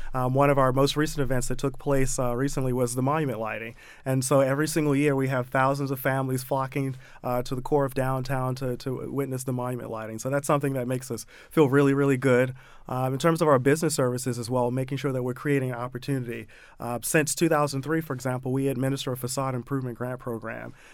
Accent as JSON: {"language": "English", "town": "Baltimore", "region": "Maryland", "country": "United States", "tie": "born or raised there", "said": "I grew up in the Mondawmin and Penn North neighborhood. Mm-hmm. And at that time, I thought, you know, my city needs me. And I packed up my bags and returned back to Baltimore in August of 2015."}